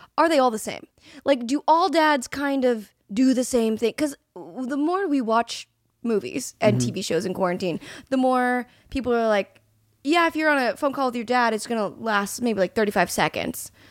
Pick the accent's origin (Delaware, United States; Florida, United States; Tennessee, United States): Florida, United States; Because like when I tell people I'm from Florida, pre-COVID, I like shake their hand. I'm like, I'm from Florida.